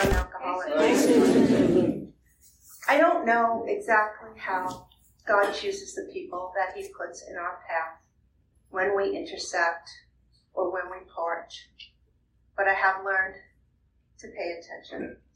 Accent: New York, United States; I grew up on Long Island.

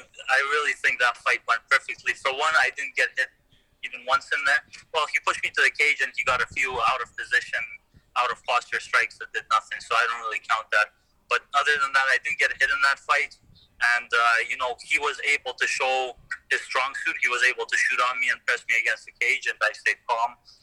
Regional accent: Calgary, Alberta, Canada; And the first time I fought in my city, I fought in Calgary.

